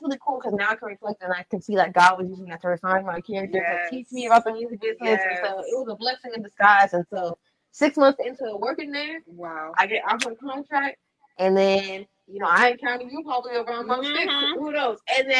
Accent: Nigeria; I'm Nigerian as well, fun fact.

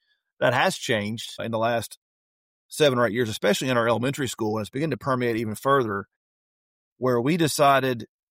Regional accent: Knoxville, Tennessee, United States; I grew up in Knoxville. I went to a public elementary school, a public middle school, a public high school.

